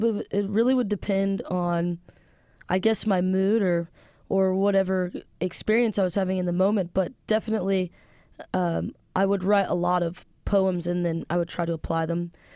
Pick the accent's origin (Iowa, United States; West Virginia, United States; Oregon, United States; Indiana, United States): Indiana, United States; Indianapolis; also born or lived in Avon; I grew up on the west side of Indianapolis and then moved to Avon, I think when I was a freshman in high school, and then graduated from there.